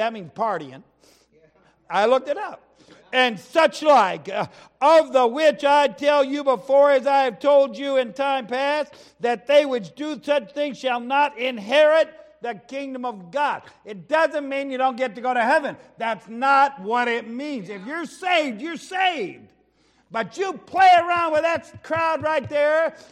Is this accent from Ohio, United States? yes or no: yes; Ohio, United States; I grew up in Lucas County, Ohio, up in northern Ohio, in the tornado belt.